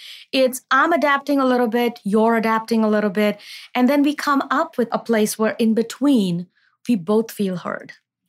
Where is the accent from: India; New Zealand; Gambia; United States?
India; I grew up in India in the 70s.